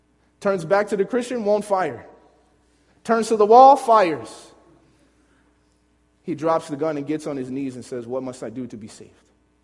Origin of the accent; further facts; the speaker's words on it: Chicago, Illinois, United States; And I'm saying that as an inner city person. I grew up in Chicago. I used to be in the gang.